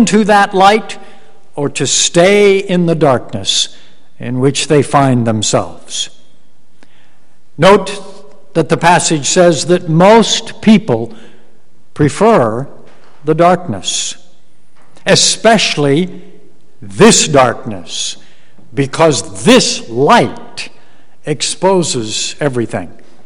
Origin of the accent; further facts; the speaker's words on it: Hawaii, United States; I've told you before, I'm sure, that I grew up in the Hawaiian Islands.